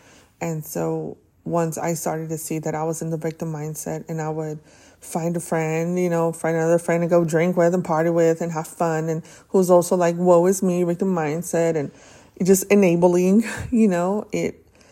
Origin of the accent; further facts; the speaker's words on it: Arizona, United States; My home state is Arizona. It will always be my home state, but I absolutely love my new state that I'm